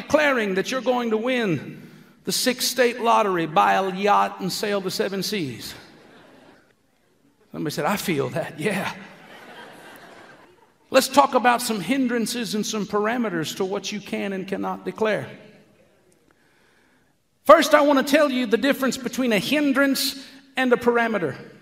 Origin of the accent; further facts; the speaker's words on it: Texas, United States; I said, "Sir, I'm from Texas."